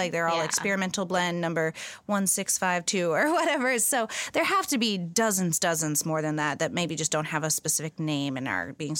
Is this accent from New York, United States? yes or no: no; Texas, United States; And also, like, I love that because I'm a Texan.